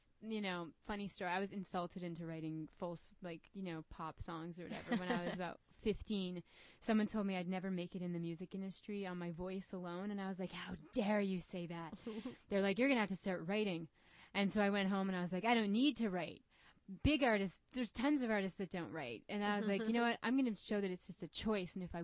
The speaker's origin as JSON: {"language": "English", "region": "Nova Scotia", "country": "Canada", "tie": "born or raised there", "also_born_or_lived": "New York, United States", "said": "I grew up in Nova Scotia, Canada, which is far east above Maine, and I was born upstate New York. A little, like, not totally upstate New York, like an hour outside of New York City."}